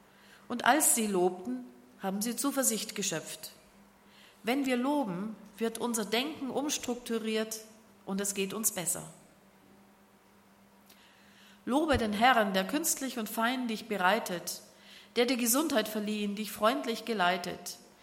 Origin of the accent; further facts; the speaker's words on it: Germany; Ich bin froh, dass ich als Deutsche geboren bin und nicht als Syrerin.